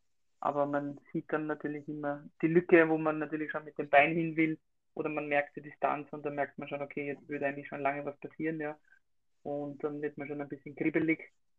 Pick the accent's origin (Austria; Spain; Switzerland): Austria; Ostlieb, Burgenland; Ich komme aus Österreich, ganz genau aus dem Burgenland, aus Ostlieb, aus einem kleinen Dorf, sage ich mal.